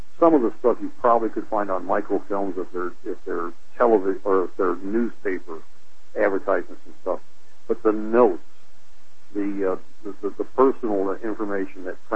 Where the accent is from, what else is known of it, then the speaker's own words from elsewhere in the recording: Detroit, Michigan, United States; I grew up literally almost in the shadow of the antenna of WXYZ, growing up in Detroit.